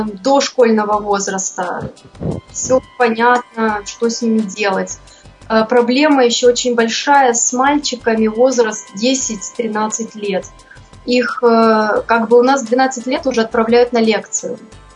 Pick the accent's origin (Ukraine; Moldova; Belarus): Ukraine; Donetsk, Donetsk Oblast; Я из Донецка.